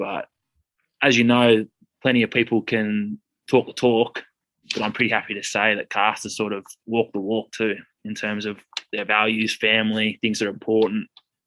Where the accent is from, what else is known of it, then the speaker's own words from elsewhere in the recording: Canberra, Australian Capital Territory, Australia; Like, I'm from Canberra originally in Australia. So it's a bit of a, like, it's a bigger, like, way bigger country town, but it's sort of the same sort of atmosphere.